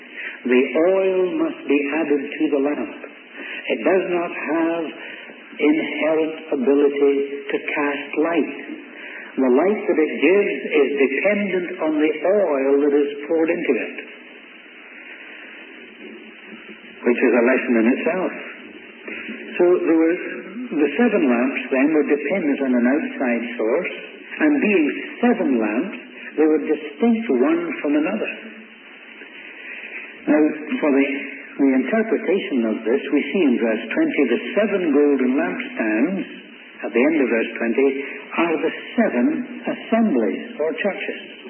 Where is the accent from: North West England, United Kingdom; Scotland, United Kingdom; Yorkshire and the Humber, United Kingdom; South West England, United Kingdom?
Scotland, United Kingdom; Now, I'm a Scot, and I didn't think that was fool value for my money.